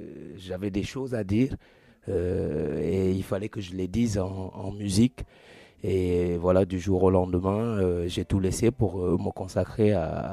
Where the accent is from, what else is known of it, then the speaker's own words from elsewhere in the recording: Dakar, Senegal; also born or lived in Casamance; De Dakar, je suis, mais je suis né en Casamance quand même. Et j'ai grandi à Dakar. Ma dernière adresse, quand je résidais là-bas, était Norfoire.